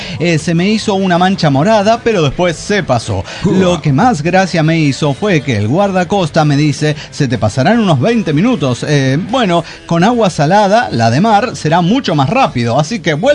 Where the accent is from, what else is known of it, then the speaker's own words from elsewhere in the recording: Santa Fe, Argentina; now in Córdoba, Argentina; no me hagan acento cordobés porque yo soy de Santa Fe, ya lo saben.